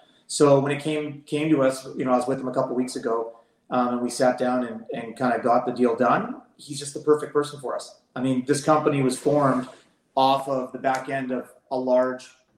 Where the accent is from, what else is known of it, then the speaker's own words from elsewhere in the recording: Vancouver, British Columbia, Canada; Yeah, so I'm born and raised in Vancouver. I currently live there